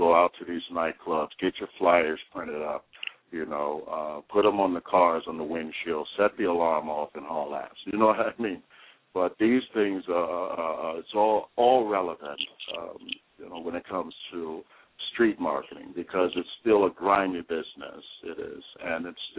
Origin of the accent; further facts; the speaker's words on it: Washington, District of Columbia, United States; Actually, I'm originally from Washington, D.C. I am a West Indian Israel, you know.